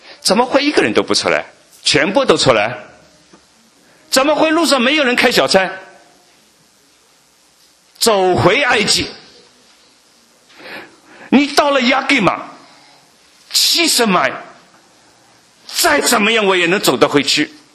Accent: China; 我们中国人不是讲的吗？苦海无边，回头是岸了。

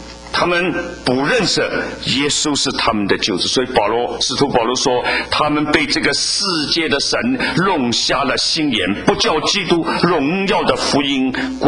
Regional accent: China; 孔子是我们中国人的圣诞

